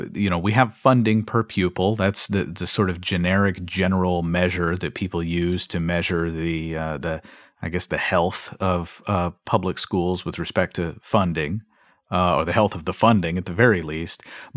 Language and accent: English; Kentucky, United States; In my home state of Kentucky, one of the big beefs between teachers in the state has been state pensions